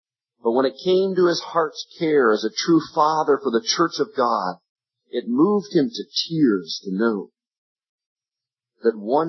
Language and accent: English; Colorado, United States; I look around in homes back home in my home state, the state of Colorado